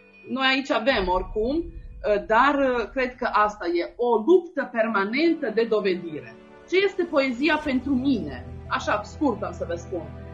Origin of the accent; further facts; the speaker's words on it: Vojvodina, Serbia; Părinții mei, bunicii mei, străbunicii mei n-au venit din România. Noi, ai mei sunt întotdeauna aici, așa a aplicat granița, știți? Deci Banat, în Banatul istoric mă găsesc.